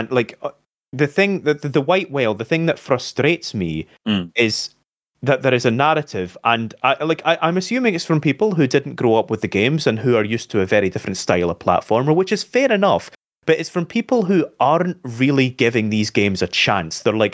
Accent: United Kingdom; No, I'm not sorry. I am British.

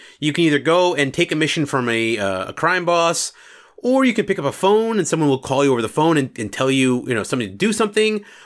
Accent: New York, United States; Now, me as a New Yorker, I read it as New York, I'll be honest

